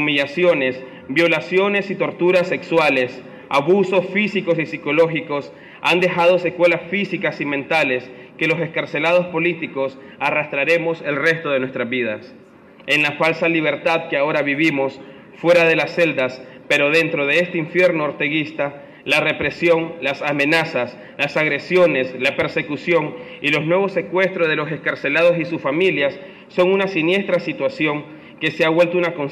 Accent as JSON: {"language": "Spanish", "country": "Nicaragua", "said": "que como ciudadanos nicaragüenses tenemos derecho"}